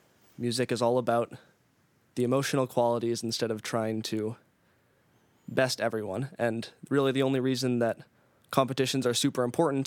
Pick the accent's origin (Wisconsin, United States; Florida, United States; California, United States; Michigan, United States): Wisconsin, United States; La Crosse; I got invited by a conductor in La Crosse, my hometown, to play with their orchestra.